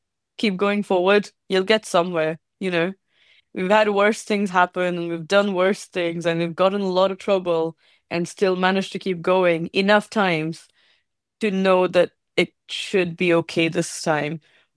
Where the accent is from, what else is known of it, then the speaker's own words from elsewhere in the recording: India; now in Inverness, United Kingdom; I am from India, and I currently live in Inverness, Scotland.